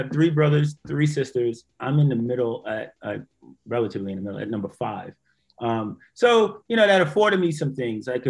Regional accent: New York City, New York, United States; I'm originally from Harlem, New York. I was actually born in Harlem Hospital.

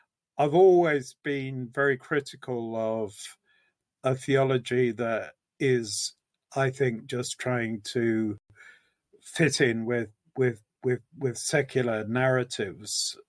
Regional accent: United Kingdom; now in United States; And I'm half Scottish, half English, a little bit Irish. And I know most of the British Isles pretty well. And very attached to France and Italy as well. I've lived in Virginia for about nearly 7 years. I'm pretty rooted in Britain

